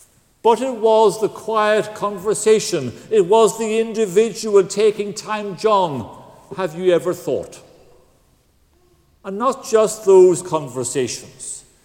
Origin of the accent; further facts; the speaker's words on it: Galway, Connacht, Ireland; Little did I think in my formative years growing up in Galway